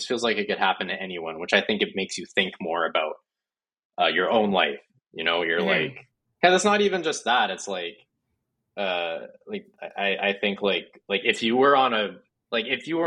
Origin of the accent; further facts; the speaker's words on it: Canada; I think because we're Canadian, it might affect us more.